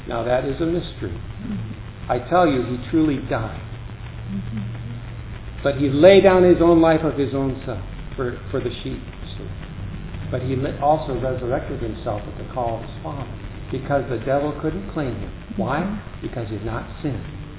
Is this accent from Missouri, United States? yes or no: yes; Missouri, United States; because I'm from Missouri, I can say that, you know